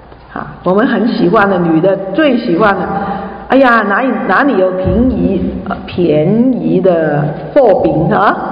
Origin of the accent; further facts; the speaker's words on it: Hong Kong; Chinese is a second language; 我是从香港来的，所以呢，我的普通话说得不清楚的时候，请你原谅我哈，